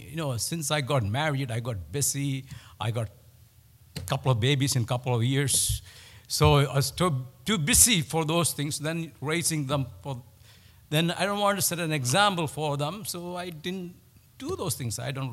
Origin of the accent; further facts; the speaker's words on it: India; Where I am from, where we grew up, in that particular part of India, the assemblies, there were a few things they practiced.